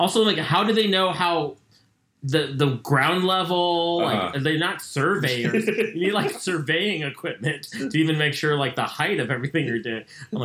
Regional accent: San Francisco, California, United States; we're three comedians from San Francisco

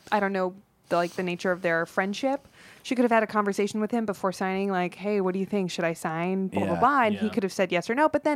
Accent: North Hollywood, California, United States; I grew up in North Hollywood.

